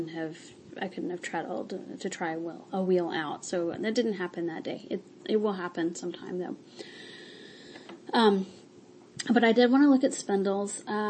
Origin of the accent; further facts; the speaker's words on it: Mississippi, United States; I grew up in Mississippi where people know how to fry chicken.